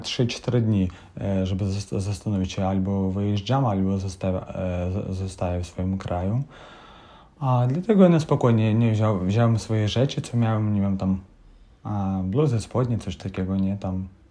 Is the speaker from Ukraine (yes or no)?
yes; Kryvyi Rih, Dnipropetrovsk Oblast, Ukraine; born there; Polish is a second language; Urodziłem się w mieście, jakie się nazywa Krzywy Róg. To jest centrum Ukrainy.